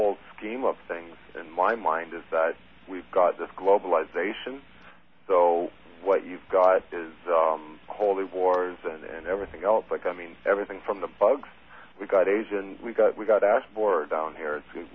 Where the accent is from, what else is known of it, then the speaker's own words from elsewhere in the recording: Canada; being Canadian and up here and seeing what's going on in the world